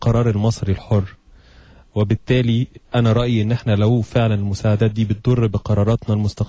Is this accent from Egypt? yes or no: yes; Egypt; احنا كمصريين نرفض تماما